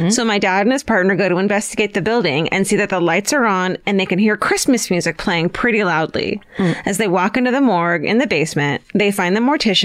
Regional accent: Manchester, North West England, United Kingdom; I'm from Manchester in the UK, and my dad was a sergeant for Greater Manchester Police.

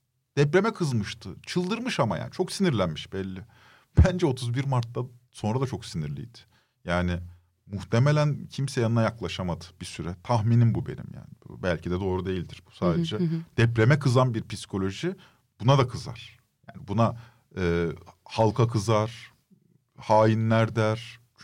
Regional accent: Izmir, İzmir, Turkey; Çocukluğum İzmir'de geçti yani. 18 yaşına kadar İzmir'deydim. Ailem falan İzmir'de.

